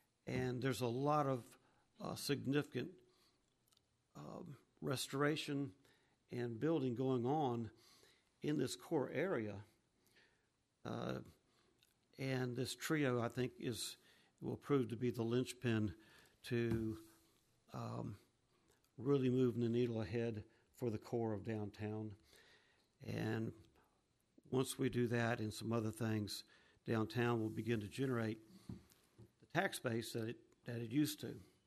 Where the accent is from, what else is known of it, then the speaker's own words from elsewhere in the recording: Jacksonville, Florida, United States; of course I'm prejudiced because I'm from Jacksonville, but our history is phenomenal here.